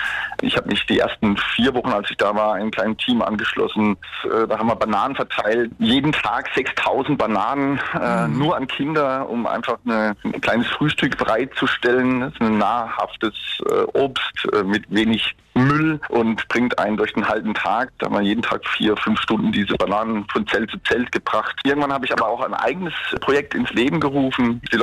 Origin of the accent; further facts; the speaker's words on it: Freiburg, Baden-Württemberg, Germany; die kleine Cappuccino-Blase hier in Freiburg, wo ich herkomme.